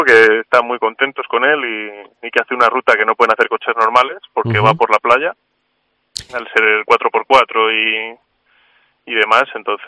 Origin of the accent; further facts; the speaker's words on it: Cuéllar, Castile and León, Spain; Desde Cuéllar, concretamente